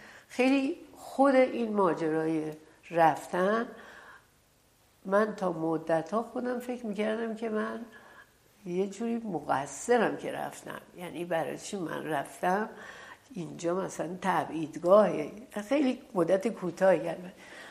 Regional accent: Torbat-e Heydarieh, Razavi Khorasan, Iran; also born or lived in Mashhad; بعد اون شهر که تربت ایدریه بود دبیرستان نداشت، رفت مشهد که دبیرستان داشته باشه.

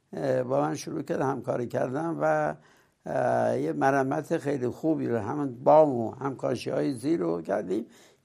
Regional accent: Iran; گفتم من ایرانیم

